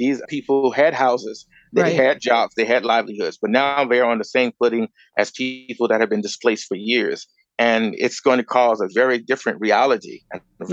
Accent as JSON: {"language": "English", "town": "Chicago", "region": "Illinois", "country": "United States", "tie": "born or raised there", "also_born_or_lived": "Grand Rapids, United States", "said": "I was born and raised in Chicago. I finished my high school in a private school, and I finished my undergraduate in Michigan, actually in Grand Rapids, Michigan."}